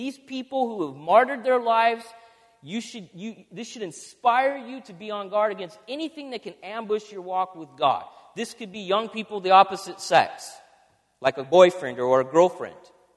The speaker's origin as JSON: {"language": "English", "town": "San Diego", "region": "California", "country": "United States", "tie": "born or raised there", "said": "growing up in San Diego, it was the San Diego Chargers."}